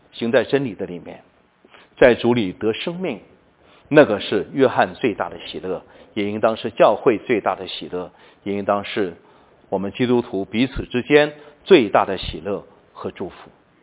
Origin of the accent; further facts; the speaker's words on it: China; 我经常说我们中国人呢不太行